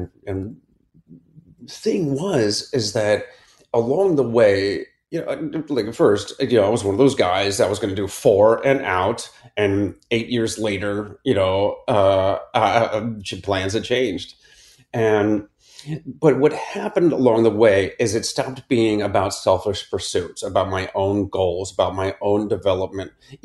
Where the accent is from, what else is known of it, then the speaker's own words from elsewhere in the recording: Akron, Ohio, United States; I grew up in Akron, Ohio, in the suburbs, played football and ate apple pie.